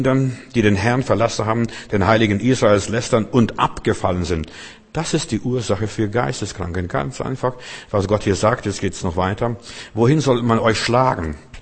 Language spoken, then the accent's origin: German; Klaipeda, Klaipėda County, Lithuania; in Memel, wo ich aufgewachsen bin